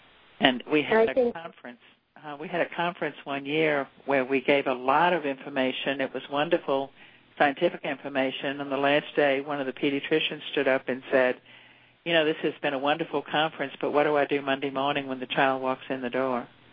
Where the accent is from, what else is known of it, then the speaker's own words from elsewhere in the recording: New Orleans, Louisiana, United States; I grew up in New Orleans where we had a very small lot behind our home